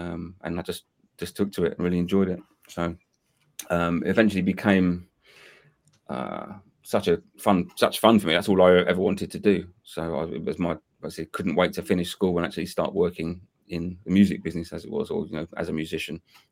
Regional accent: London, United Kingdom; Obviously, I'm from London in the UK

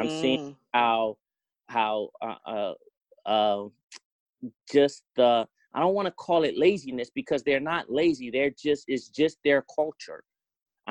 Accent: Detroit, Michigan, United States; I'm from Detroit originally, as my bio says.

